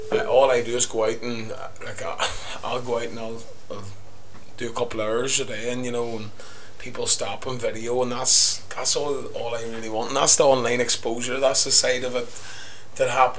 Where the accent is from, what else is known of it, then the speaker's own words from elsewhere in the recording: Trillick, Northern Ireland, United Kingdom; also born or lived in Enniskillen; now in Belfast, United Kingdom; I'm living now in Belfast. I'm originally from... I say Tyrone, but it's Tyrone and Fermanagh. I was born in Enniskillen, my childhood in a place called Trillick, and then we moved to Enniskillen for the later part of my last few years, and now I'm currently living up in Belfast.